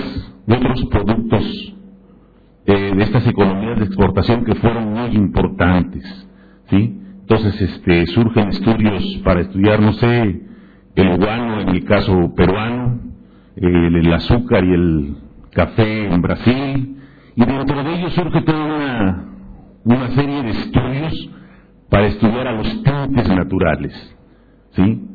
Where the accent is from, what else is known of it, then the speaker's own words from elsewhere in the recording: southern Mexico, Mexico; yo vengo de México, de una provincia del sur de México